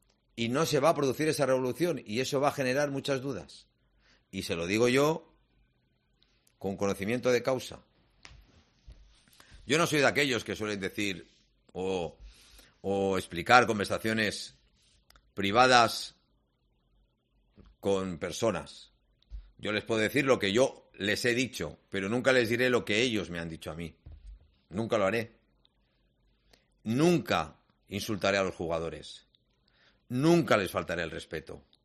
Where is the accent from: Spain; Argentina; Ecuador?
Spain; Valencia, Valencian Community; Y me vengo de Valencia, miren, del búnker Barraqueta.